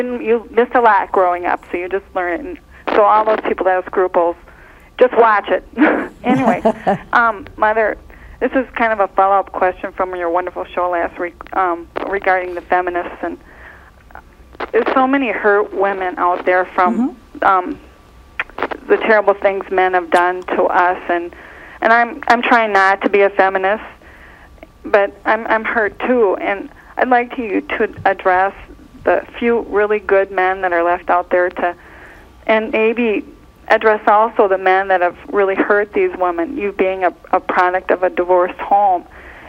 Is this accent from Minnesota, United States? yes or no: yes; Minnesota, United States; I'm from Minnesota, Mother.